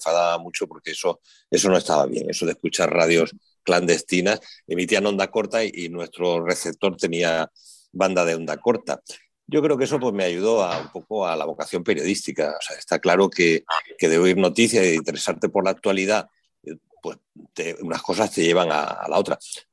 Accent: Yecla, Region of Murcia, Spain; Radio Juventud de Yecla, que era mi pueblo natal

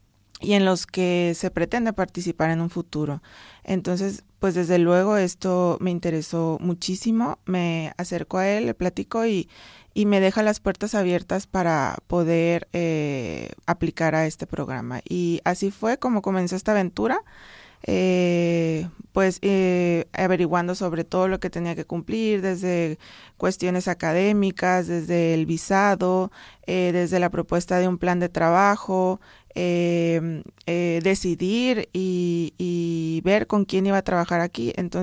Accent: Sinaloa, Mexico; yo soy originaria de Sinaloa y bueno, ahí realicé mis estudios de licenciatura y de maestría.

